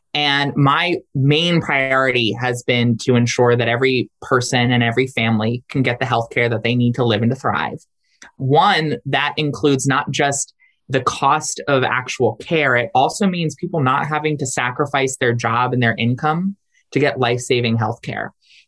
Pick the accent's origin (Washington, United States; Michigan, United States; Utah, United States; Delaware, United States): Delaware, United States; I'm from Delaware, and you know I go back with Joe Biden.